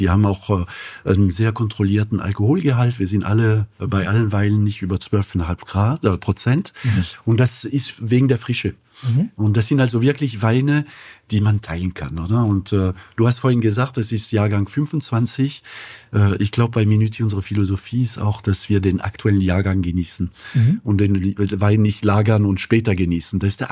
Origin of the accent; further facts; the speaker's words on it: France; also born or lived in Munich; Ich bin Franzose.